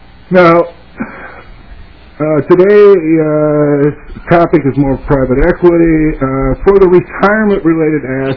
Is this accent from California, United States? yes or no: no; Winona, Minnesota, United States; And, you know, we're from Minnesota. We understand that. I was born and raised in Winona.